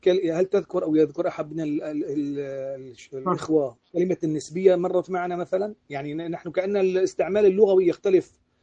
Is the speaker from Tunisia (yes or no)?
no; Syria; يعني مثلا نحن عندنا في سوريا مساجد يقرؤون آية آية آية آية واحدة،